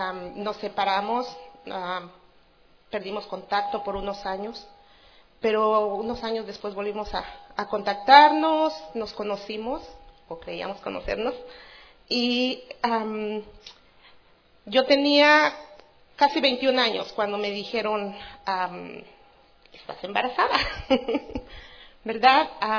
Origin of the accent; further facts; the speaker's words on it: Oaxaca, Mexico; Soy originaria de México, del estado de Oaxaca